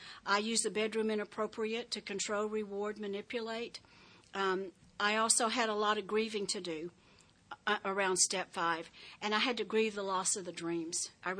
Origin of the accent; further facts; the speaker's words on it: Texas, United States; I grew up in West Texas, very flat, and if you stood on a railroad track, it really looked like the two rails eventually touched.